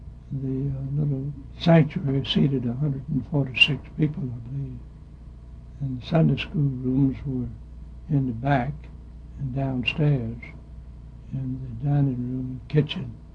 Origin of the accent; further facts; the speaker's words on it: Nashville, Tennessee, United States; I didn't know anything about a country church. I was born and reared in Nashville. And I came here from downtown Central Church, Kalamazoo, Michigan.